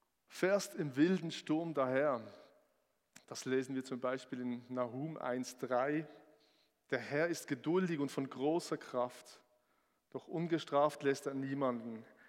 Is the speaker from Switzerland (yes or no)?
yes; Switzerland; als Schweizer machen wir das ja auch nicht so. Wir sind nicht so patriotisch.